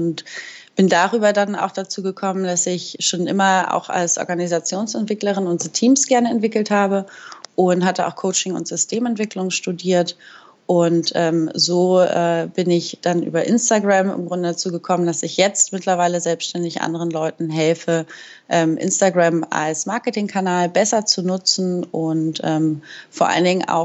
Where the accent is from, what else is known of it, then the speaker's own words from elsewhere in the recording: Hamburg, Germany; Ich komme aus Hamburg